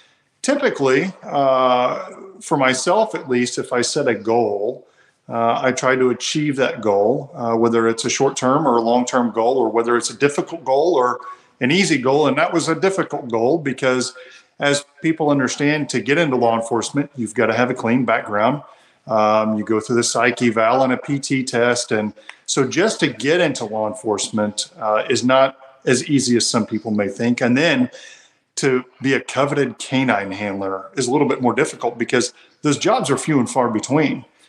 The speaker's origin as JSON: {"language": "English", "town": "Ozark", "region": "Missouri", "country": "United States", "tie": "born or raised there", "said": "I was born and raised here in Ozark, Missouri, which is a small town just south of Springfield, Missouri."}